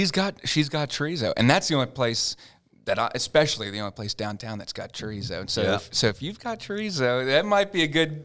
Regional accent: York, Pennsylvania, United States; So I'm being originally from York, Pennsylvania. When I was growing up in York, there wasn't a lot going on there.

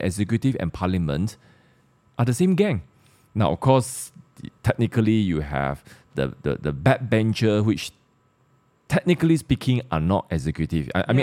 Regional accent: Sarawak, Malaysia; We're both from Sarawak. The official language of Sarawak is English.

